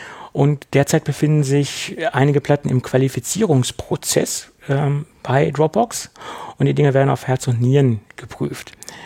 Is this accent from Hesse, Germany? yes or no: no; Göttingen, Lower Saxony, Germany; Ich komme nämlich aus Göttingen